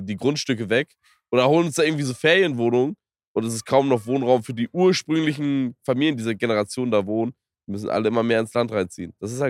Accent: Schleswig-Holstein, Germany; die größte Stadt in Schleswig-Holstein, wo ich herkomme, Bruder. Kiel, einwohnermäßig, ich glaube, 240.000.

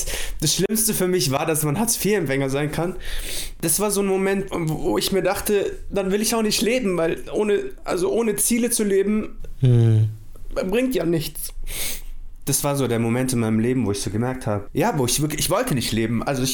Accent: Munich, Bavaria, Germany; Ich bin in München Leim erst aufgewachsen und dann nach Großhadern gezogen. Leim ist so normal, Mittelschicht und Hadern ist schon so Oberschicht, aber hat so ein paar so Ghetto-Straßen, Gordini-Straße.

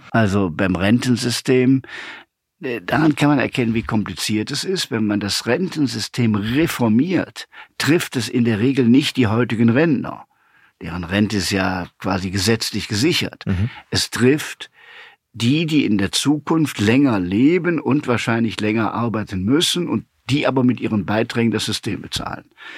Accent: Aachen, North Rhine-Westphalia, Germany; In Aachen beispielsweise, in meiner Heimatstadt

